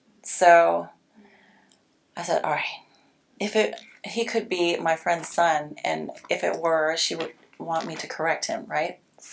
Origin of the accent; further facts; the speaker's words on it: United States; I said, "I'm not Japanese." I said, "I'm actually American I'm Taiwanese American."